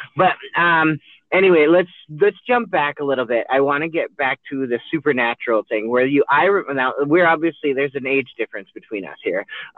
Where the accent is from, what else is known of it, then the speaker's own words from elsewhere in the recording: Remer, Minnesota, United States; I grew up in Reamer, Minnesota.